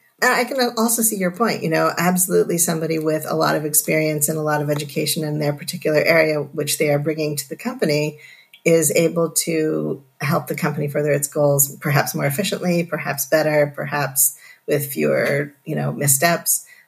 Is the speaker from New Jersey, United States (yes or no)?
no; Connecticut, United States; So I grew up in southwestern Connecticut.